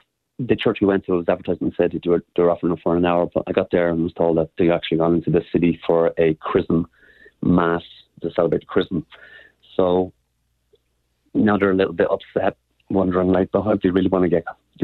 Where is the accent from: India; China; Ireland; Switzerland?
Ireland; Dublin, Leinster; now in Rhode Island, United States; No, I'm in Rhode Island, but I'm from Dublin in Ireland.